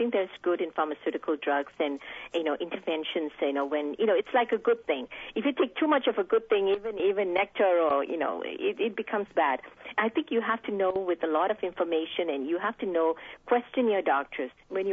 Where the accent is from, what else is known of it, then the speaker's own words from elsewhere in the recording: Singapore; I grew up in Singapore and been surrounded by traditional Chinese medicine and traditional Ayurvedic or the Indian medicine system.